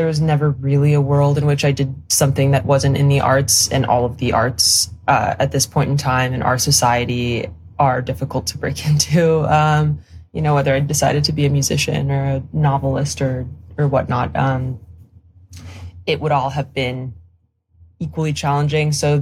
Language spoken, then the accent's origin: English; Paris, Île-de-France, France; English is a second language; now in United States; So I'm French. I am from Paris. I'm French and Polish, and I don't have an American passport. I have a French passport and a Polish passport.